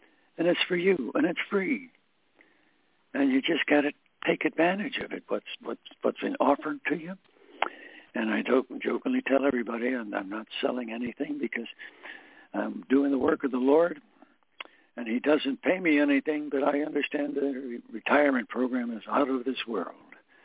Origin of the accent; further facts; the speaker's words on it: Scranton, Pennsylvania, United States; And small world that it is, I'm from Scranton, Pennsylvania.